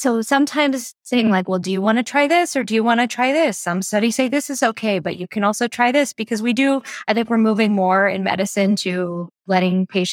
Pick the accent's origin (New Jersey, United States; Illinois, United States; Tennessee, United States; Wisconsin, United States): New Jersey, United States; born there; I was born in New Jersey to parents from India.